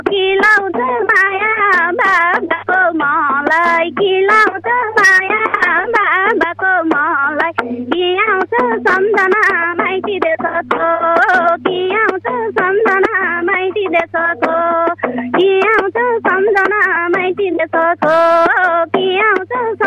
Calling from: Bheriganga, Karnali Province, Nepal; भेरीगङ्गाबाट

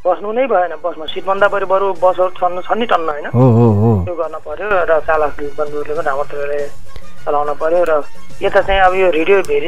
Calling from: Lumbini Province, Nepal; म यता बाँके जिल्लाको कोलगुरुबाट इन्द्रपुरा थुक्यो।

